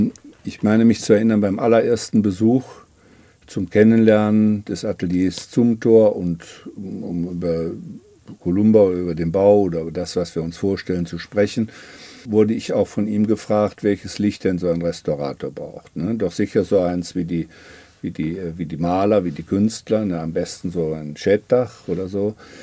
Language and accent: German; Kleve, North Rhine-Westphalia, Germany; in Kleve, meiner Heimatstadt, wo ich das elterliche Haus übernommen habe